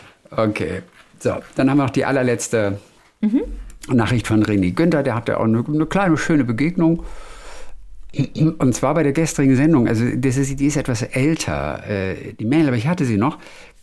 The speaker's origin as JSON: {"language": "German", "region": "Northern Germany", "country": "Germany", "moved": "yes", "said": "ich komme aus Norddeutschland."}